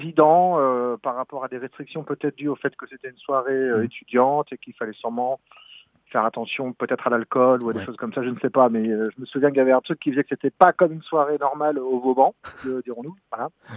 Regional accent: Morlaix, Brittany, France; Je viens de Morlaix

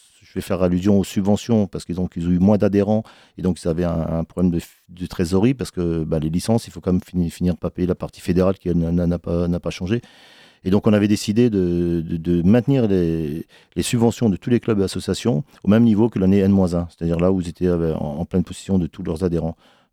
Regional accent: Grand Est, France; born there; Donc je suis né en Moselle, mon papa était parti travailler en sidérurgie

